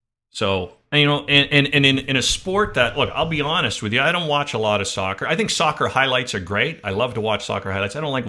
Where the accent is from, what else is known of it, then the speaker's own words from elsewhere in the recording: Canada; We have a long discussion about what we're most proud of when it comes to being Canadian.